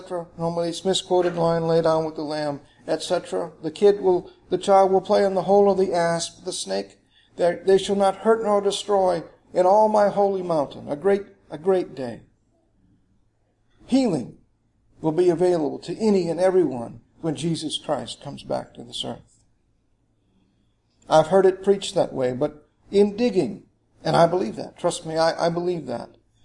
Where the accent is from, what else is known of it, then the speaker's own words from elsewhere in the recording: New Orleans, Louisiana, United States; Where are you from? I'm from floody New Orleans.